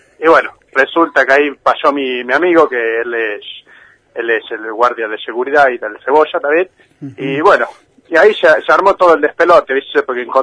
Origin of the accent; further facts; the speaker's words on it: Salta, Argentina; soy salteño